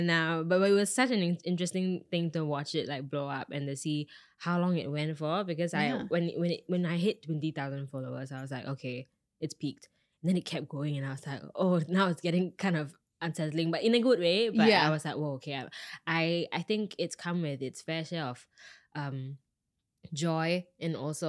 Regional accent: Singapore; I'm from Singapore

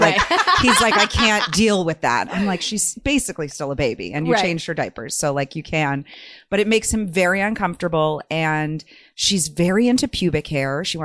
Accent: Connecticut, United States; You know, we grew up in Connecticut, not in LA, so I think we got sort of a, you know, more normal childhood, more normal upbringing.

